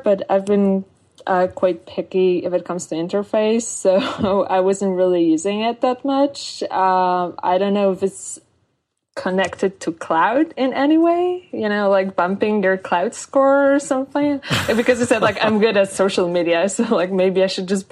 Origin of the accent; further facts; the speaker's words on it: Poland; English is a second language; And when you said like, oh, I'm from Poland, I mean, no one ever told me, well, isn't that like a third world country?